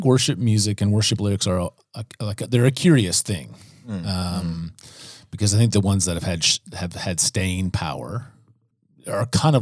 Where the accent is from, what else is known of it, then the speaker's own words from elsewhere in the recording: Canada; So I'm from Canada, although my family are all now in the United States.